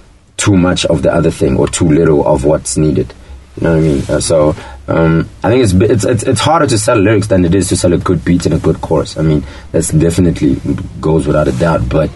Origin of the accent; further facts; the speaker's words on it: South Africa; I didn't feel like we as South African black, even South African black hip hop artists were being represented properly